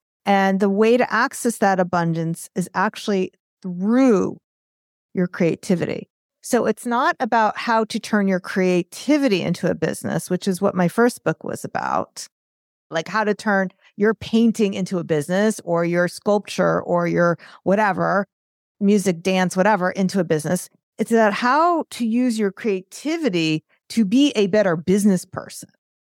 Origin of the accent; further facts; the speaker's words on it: New York, United States; accent: New York; if you don't like my New York accent.